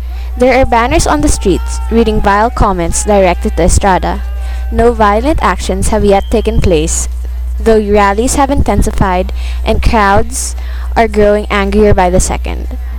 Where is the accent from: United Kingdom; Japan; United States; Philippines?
Philippines; I feel that it is my duty as a Filipino to reveal the truth about our president.